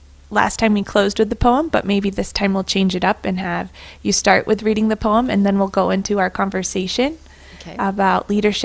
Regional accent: Michigan, United States; also born or lived in Chicago; I do remember when I moved here, I grew up in Michigan and also in Chicago, and we have cold and snow.

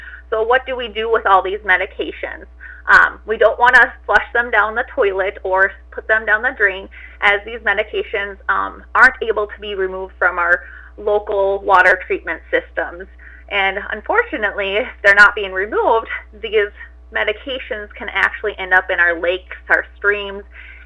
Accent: Dawson, Minnesota, United States; I attended Dawson Boyd High School, and I grew up here in Dawson, so it's nice to be able to come back and serve the community.

